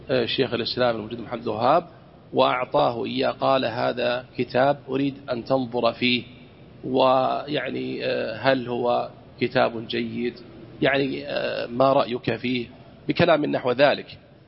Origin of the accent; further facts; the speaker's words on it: Saudi Arabia; أن يحفظ بلادنا المملكة العربية السعودية